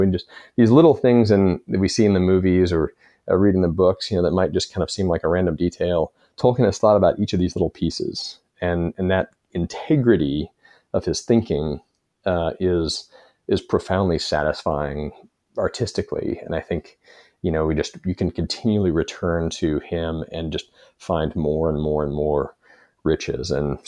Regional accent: Florida, United States; I grew up in Florida, and the thought of going to a British beach just seems terrible.

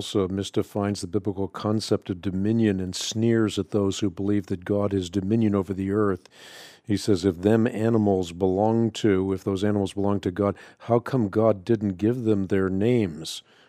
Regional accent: Netherlands; I grew up in Holland. I was part of what was called the Gereformeerde Kerk when I was a child.

